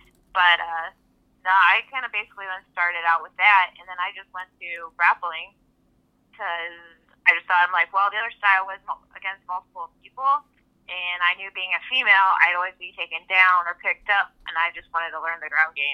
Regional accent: Canton, Ohio, United States; I grew up in Canton, Ohio, and now I currently train in New Philly.

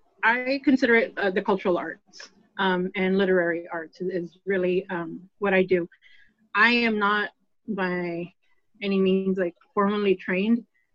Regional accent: Dallas, Texas, United States; also born or lived in Fort Worth; I was born in Fort Worth. I grew up here in Dallas, in the Oak Cliff area, where I still live.

